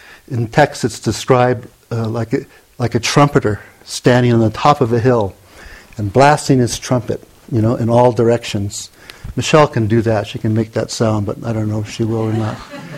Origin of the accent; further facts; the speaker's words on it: Hawaii, United States; You know, I grew up, born and raised in Hawaii, and at age 11, we moved from one area of this bay, Mauna Lua Bay, down a couple of miles to be on the water.